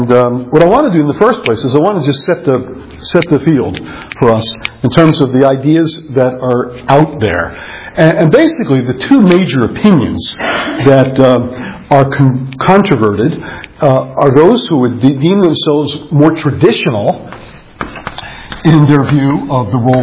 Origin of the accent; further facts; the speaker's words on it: New York City, New York, United States; I was raised in New York City, a product of the New York City public education system.